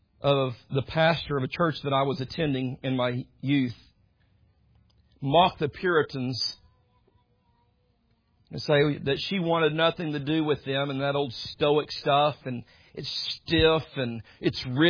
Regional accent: United States; I'm including us in the lump or the whole because we're American Christians.

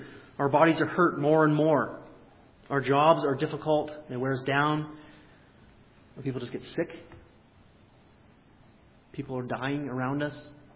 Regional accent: Alberta, Canada; I mean, I'm from Alberta

